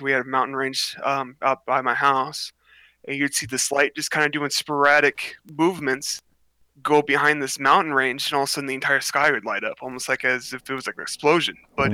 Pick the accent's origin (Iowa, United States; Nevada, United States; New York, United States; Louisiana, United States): Nevada, United States; Just kind of like growing up in Nevada to where, you know, you got Area 51 just south of me.